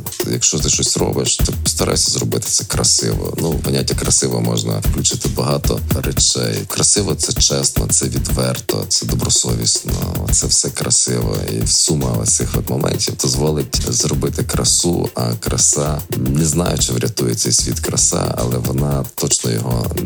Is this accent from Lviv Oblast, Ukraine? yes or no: yes; Lviv Oblast, Ukraine; born there; А оскільки я народився в Карпатах, в Сколівських Баскидах